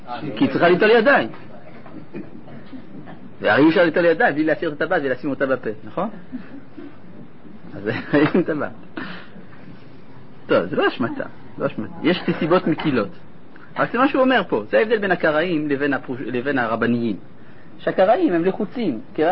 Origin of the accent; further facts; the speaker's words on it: Jerusalem, Jerusalem District, Israel; אנחנו ירושלמים, אנחנו יודעים.